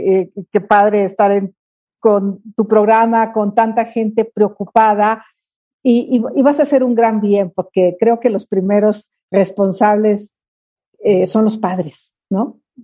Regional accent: Hidalgo, Mexico; born there; Yo nací en el Valle del Mezquital, un lugar donde las mujeres no teníamos ningún valor.

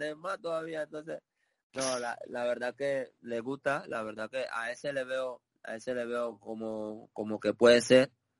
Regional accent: Panama; para nosotros como panameños tener más panameños fuera, ya sean pocos, es un orgullo ya eso

